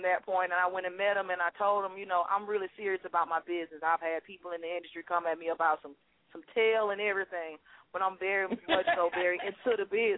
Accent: Decatur, Georgia, United States; also born or lived in Atlanta; but I'm from Decatur, Georgia. Born

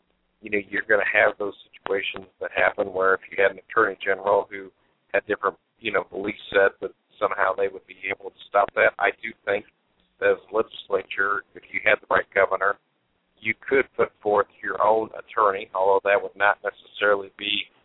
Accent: Branson, Missouri, United States; also born or lived in Kansas; I'm a kid that grew up, for the most part, in Southwest Missouri. We came from Kansas when I was fairly young, and basically from the third grade on, I grew up in Branson, Missouri

